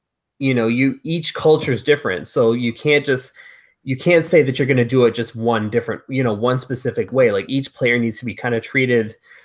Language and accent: English; United States; born there; My parents were Mexican immigrants. I was born in the States. I have love for both countries.